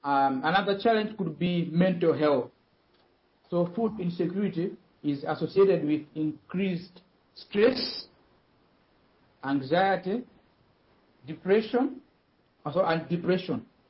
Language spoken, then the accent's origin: English; Malawi; now in Liberia; from Malawi. I'm serving here in Liberia.